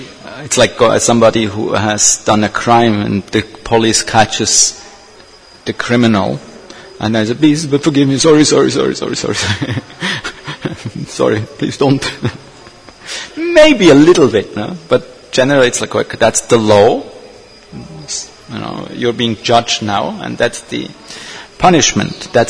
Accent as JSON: {"language": "English", "country": "Switzerland", "tie": "born or raised there", "said": "I grew up in Switzerland with people killing animals, including my father."}